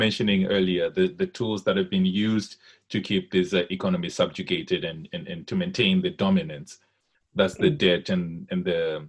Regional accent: Zimbabwe; I'm from Zimbabwe myself

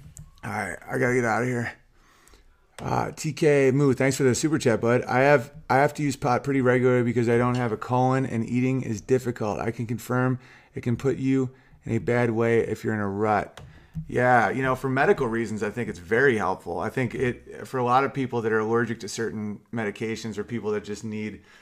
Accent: United States; I'm from America.

